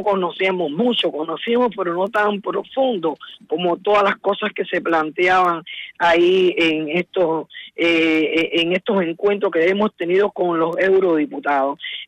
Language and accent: Spanish; Cuba; estaré en mi tierra patria, Cuba